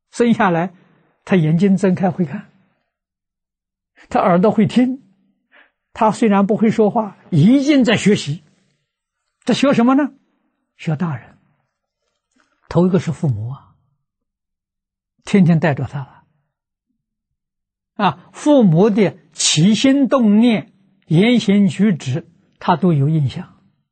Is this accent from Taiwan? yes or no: no; China; 我们中国人从满清亡国之后，到现在这一个世纪一百年